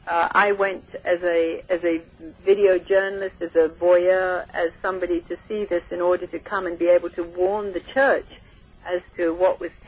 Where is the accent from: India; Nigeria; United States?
India; I was born and raised in India